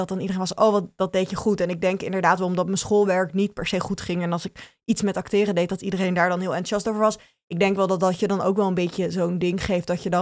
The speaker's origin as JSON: {"language": "Dutch", "town": "Bennekom", "region": "Gelderland", "country": "Netherlands", "tie": "born there", "said": "ik ben in Bennekom geboren."}